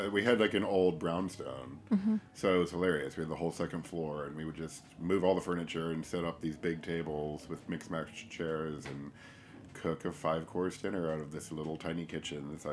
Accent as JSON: {"language": "English", "town": "Naples", "region": "Florida", "country": "United States", "tie": "born or raised there", "said": "I grew up in Naples"}